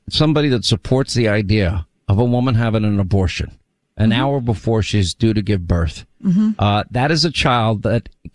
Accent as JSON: {"language": "English", "region": "New York", "country": "United States", "tie": "born or raised there", "also_born_or_lived": "Rhode Island / California / Alabama / Georgia", "said": "By the way, I grew up in New York and then I lived 5 years in Rhode Island, 5 years in California, 2 years in Alabama, 4 years in Georgia."}